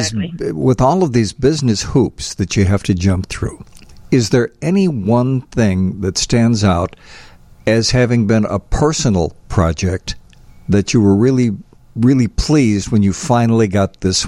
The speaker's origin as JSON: {"language": "English", "town": "Chicago", "region": "Illinois", "country": "United States", "tie": "born or raised there", "said": "South Shore. I grew up on the South Side."}